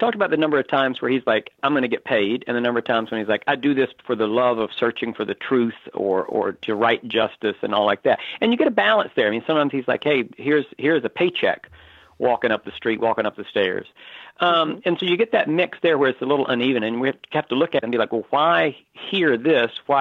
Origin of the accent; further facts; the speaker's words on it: North Carolina, United States; I mean, I, like I said, I grew up in North Carolina. I spent a lot of time on the coast.